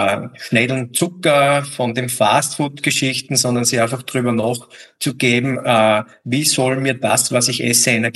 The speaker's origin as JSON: {"language": "German", "region": "Styria", "country": "Austria", "said": "Ich finde es halt nur als Steirer manchmal ein bisschen übertrieben."}